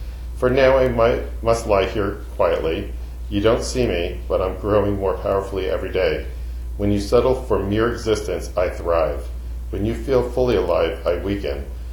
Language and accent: English; New Jersey, United States; And I grew up in North Jersey. I'm down in Central Jersey. So I have a whole different life down here than I had up there.